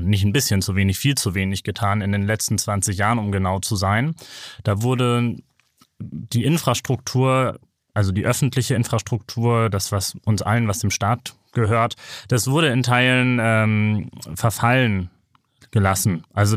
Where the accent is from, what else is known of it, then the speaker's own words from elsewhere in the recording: Bremen, Germany; Ich bin aus Bremen.